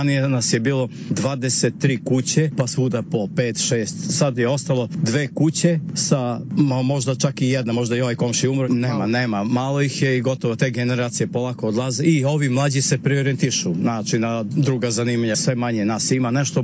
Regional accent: Veljkovci, Southern and Eastern Serbia, Serbia; Ja sam iz Mahale Veljkovci, na 1212 metara ispod Čemernika.

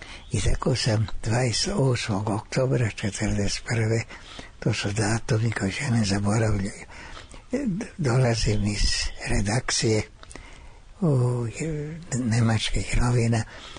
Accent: Novi Kneževac, Vojvodina, Serbia; Rođen sam u Novom Kneževcu. To je najsevernija varošica u Banatu, nedaleko mađarske granice i rumunske granice. Tu je tromeđe između te tri zemlje. Tu sam išao u osnovnu školu.

